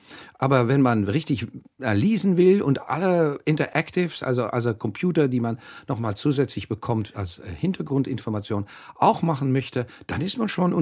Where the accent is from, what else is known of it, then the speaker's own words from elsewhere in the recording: Amsterdam, North Holland, Netherlands; German is a second language; moved away; weil das ist der Unterschied mit Amsterdam, wo ich herkomme.